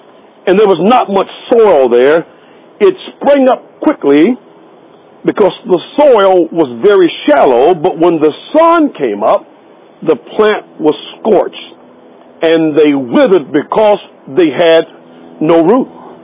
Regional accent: Florida, United States; Now, y'all know I grew up in Florida.

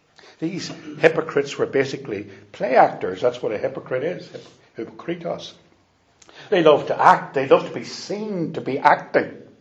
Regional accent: Bangor, United Kingdom; When I was a teenager, growing up in Bangor

